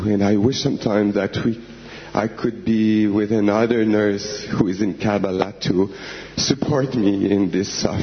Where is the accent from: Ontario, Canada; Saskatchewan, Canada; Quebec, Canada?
Quebec, Canada; Montreal; from Montreal.